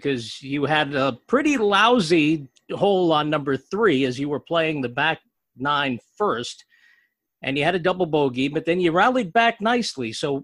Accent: New Jersey, United States; I know I grew up in Central Jersey too

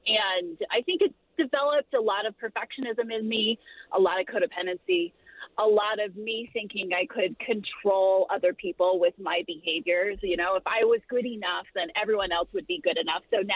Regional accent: San Diego, California, United States; I grew up in San Diego, California. My parents were originally from Utah

